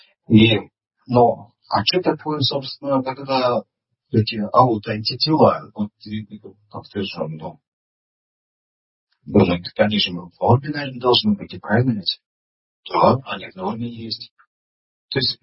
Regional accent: Volga region, Russia; ну вот я вот из Поволжья, да, Поволжья, это дефицит йода.

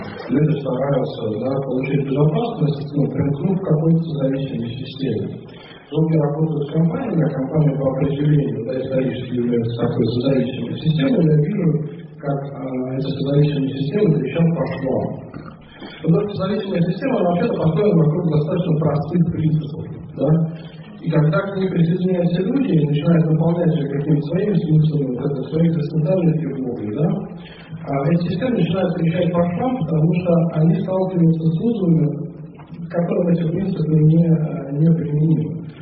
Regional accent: Moscow, Russia; я из Москвы.

